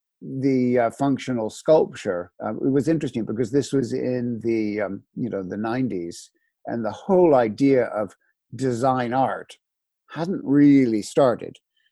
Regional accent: United States; also born or lived in Philadelphia / Washington, D.C. / Los Angeles; I was brought up, I mean, I'm American. I was brought up in the States. The family's from New Orleans and Miami.

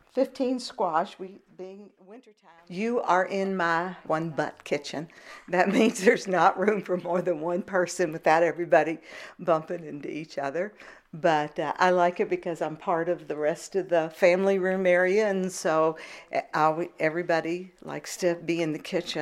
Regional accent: Lexington, Kentucky, United States; born there; I was born in Lexington, Kentucky, 1945.

